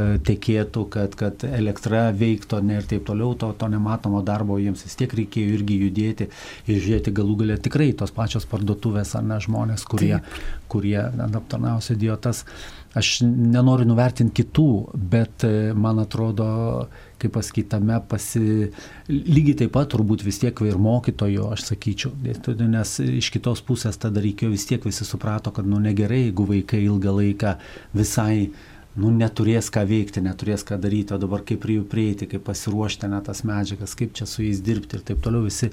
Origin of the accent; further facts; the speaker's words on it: Kaunas, Kaunas County, Lithuania; negalėčiau gal kaip kaunietis taip kalbėti